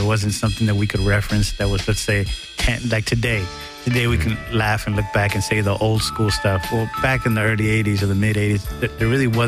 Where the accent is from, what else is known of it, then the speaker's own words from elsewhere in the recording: Huntington Park, California, United States; Where I grew up in Huntington Park, Southgate, NTS was a big crew